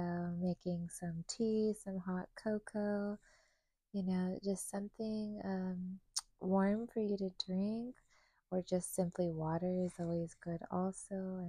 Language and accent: English; Maine, United States; also born or lived in New York / Connecticut; now in Florida, United States; I grew up in New England, in southern Maine, and I lived in Connecticut and was born in New York.